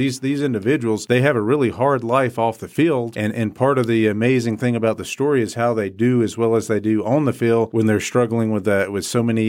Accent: Abilene, Texas, United States; So I'm from Abilene. Abilene's my hometown, and I'm definitely proud to be from Abilene.

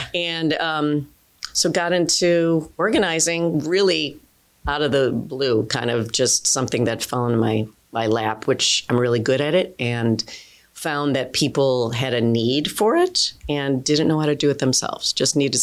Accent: Illinois, United States; also born or lived in Chicago; I was born in Chicago, Illinois, actually raised in the suburbs, moved down to Chicago when I was about 20.

